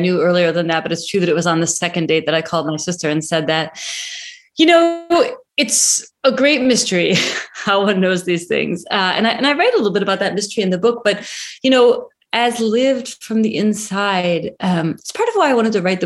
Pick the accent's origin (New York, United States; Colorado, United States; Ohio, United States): Ohio, United States; Cleveland; born or raised there